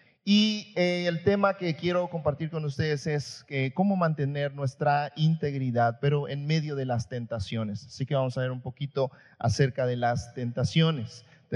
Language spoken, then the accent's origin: Spanish; Chiapas, Mexico; Yo soy de Chiapas